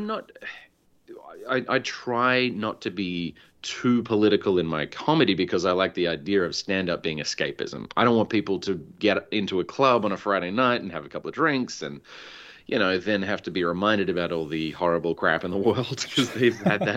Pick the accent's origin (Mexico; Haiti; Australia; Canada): Australia; moved away as an adult; now in New York, United States; And I moved here. I'm from Australia, obviously